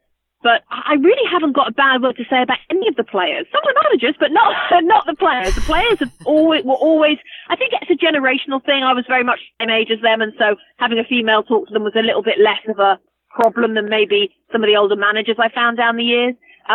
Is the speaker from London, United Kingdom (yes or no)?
yes; Ealing, London, United Kingdom; I'm a girl from Ealing in London.